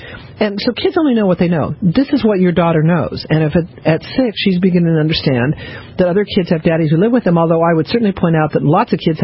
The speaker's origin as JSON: {"language": "English", "country": "United States", "said": "I'm an American. I don't do this stuff."}